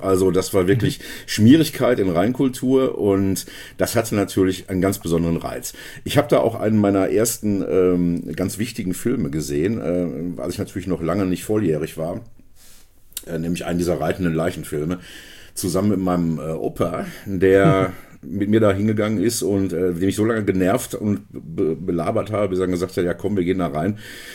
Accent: Hagen, North Rhine-Westphalia, Germany; bei uns in Hagen, meiner Heimatstadt Hagen

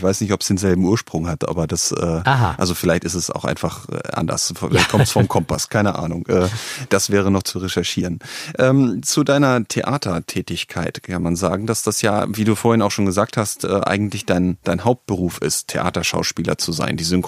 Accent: Northern Germany, Germany; ich komme aus Norddeutschland

